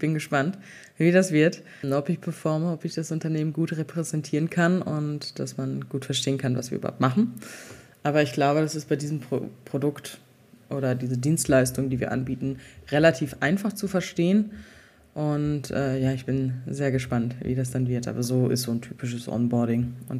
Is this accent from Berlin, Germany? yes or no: no; North Rhine-Westphalia, Germany; Ich komme ja ursprünglich aus NRW, dass ich meine Familie wiedersehen kann.